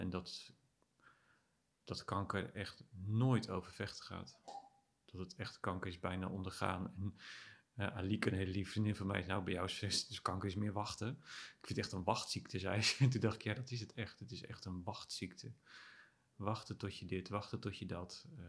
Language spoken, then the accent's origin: Dutch; Hardinxveld-Giessendam, South Holland, Netherlands; born there; Een ritje naar Hardingsveld, mijn geboorteplaats.